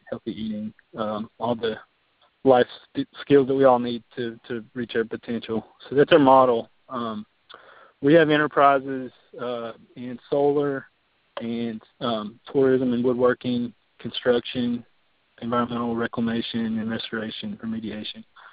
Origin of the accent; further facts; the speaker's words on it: Virginia, United States; now in West Virginia, United States; And I'm actually from Russell County, Virginia, not too far from Kentucky, less than an hour drive. I grew up on a farm there, and my dad's a coal miner